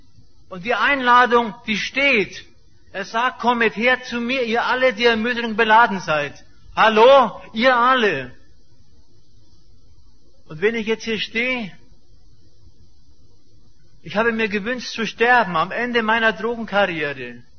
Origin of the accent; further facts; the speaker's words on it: Munich, Bavaria, Germany; born there; Ich bin in München geboren und habe meinen Vater nie kennengelernt.